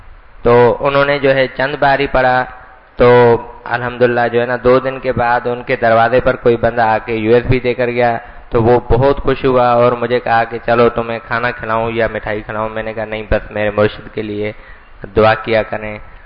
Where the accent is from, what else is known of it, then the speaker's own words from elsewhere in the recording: Sukkur, Sindh, Pakistan; اور میرا تعلق سکھر سے ہے, سندھ سے.